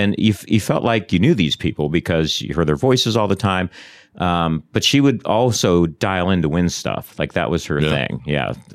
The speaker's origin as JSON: {"language": "English", "region": "Midwest", "country": "United States", "said": "I'm from the Midwest, so I was saying Nevada."}